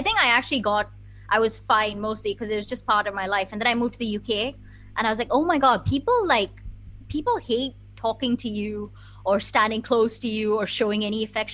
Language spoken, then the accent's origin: English; Bangalore, Karnataka, India; We're from Kerala, but I lived in Bangalore, which is in Karnataka, my whole life.